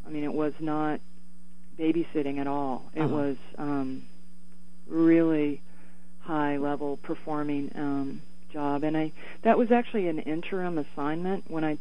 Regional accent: Atlanta, Georgia, United States; Well, I grew up in Atlanta, and then when I finished high school there, I went to University of Arizona in Tucson

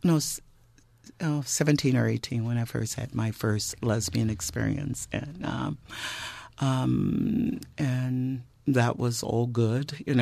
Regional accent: Nashville, Tennessee, United States; Well, I was raised in Nashville, Tennessee, and I was raised in a pretty close-knitted family, and did not have a lot of freedom of expression.

